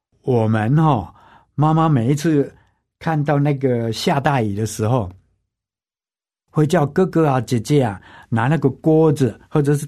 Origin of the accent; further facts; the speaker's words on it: Yongjing, Changhua County, Taiwan; 我的故乡是在彰化县永靖乡，是一个很乡村，到处是种花种树的一个很漂亮的乡村